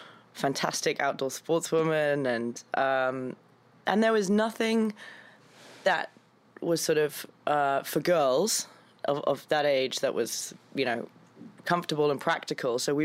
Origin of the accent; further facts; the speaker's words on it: England, United Kingdom; So I'm English, and I grew up in a castle